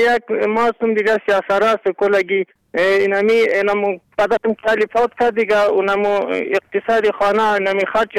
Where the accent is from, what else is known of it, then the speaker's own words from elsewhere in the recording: Kunduz, Afghanistan; now in Kabul, Afghanistan; پسرم که از قندوز آمدم اینجا،